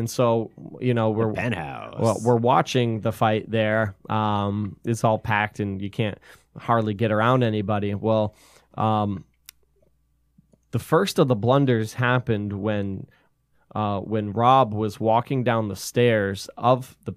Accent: Buxton, Maine, United States; I'm from Maine originally. And when people ask me where I'm from in Maine, I'll say Portland. I'm not from Portland. I'm from Buxton, which is near Portland, right?

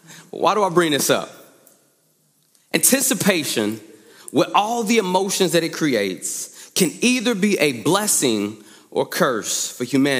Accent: Indianapolis, Indiana, United States; So I'm born and raised in Indianapolis, grew up here.

